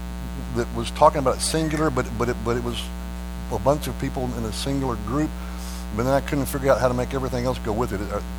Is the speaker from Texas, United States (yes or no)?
yes; Texas, United States; accent: Texan; you've heard me long enough to know that English is not my first language. Texan is my first language, and I kind of butcher that.